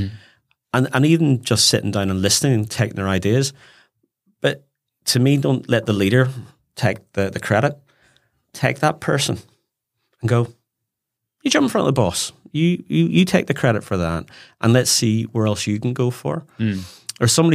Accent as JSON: {"language": "English", "region": "Northern Ireland", "country": "United Kingdom", "said": "First comment, I've fallen madly in love with my home country. And it's, I just can't get over of what the Northern Irish people are now doing, seen around the world"}